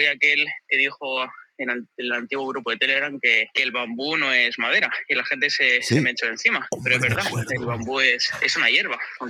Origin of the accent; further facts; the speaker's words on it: Alcalá de Henares, Community of Madrid, Spain; moved away as an adult; now in Aachen, Germany; soy arquitecto de Alcalá de Henares, pero llevo unos 4 años viviendo en Alemania, trabajando de investigador en la universidad, en Aquisgrán.